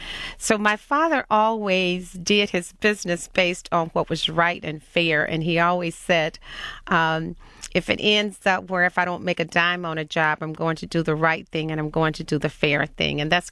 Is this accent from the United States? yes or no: yes; Sturgis, Mississippi, United States; Well, I grew up in Sturgis, Mississippi. It's a small town that many of you will probably not find on the map with any kind of internet search